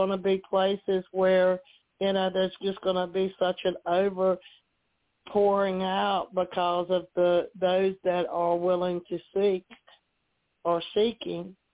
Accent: North Carolina, United States; and I'm from North Carolina, but, you know, I kind of associated it with North Carolina, but it's in Kentucky.

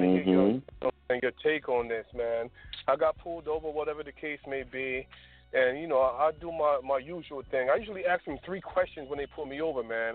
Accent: Pennsylvania, United States; He's in Jersey, so, you know, I'm from Pennsylvania, so I went to him.

